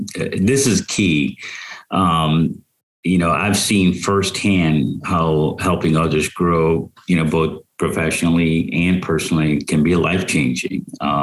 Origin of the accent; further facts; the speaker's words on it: India; I talked a lot about growing up in India in a joint family, my grandparents, uncles, aunts, and cousins.